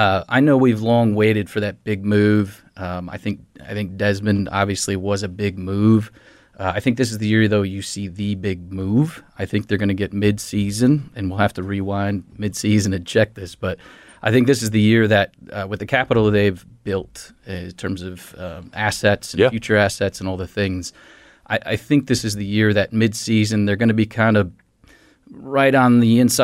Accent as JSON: {"language": "English", "region": "New York", "country": "United States", "tie": "born or raised there", "said": "Yeah, I grew up just outside of Syracuse."}